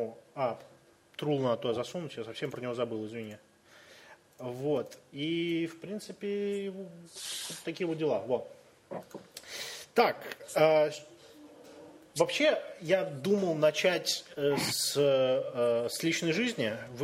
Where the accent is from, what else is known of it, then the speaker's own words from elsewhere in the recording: Canada; мы оба из Канады, тут вдвоем